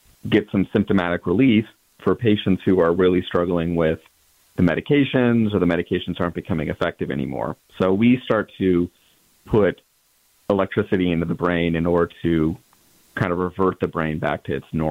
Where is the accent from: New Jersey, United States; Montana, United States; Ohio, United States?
Montana, United States; moved away as an adult; also born or lived in Houston; now in Connecticut, United States; I grew up in Montana and actually moved down to Houston when I graduated from high school to go to Rice University to study applied math.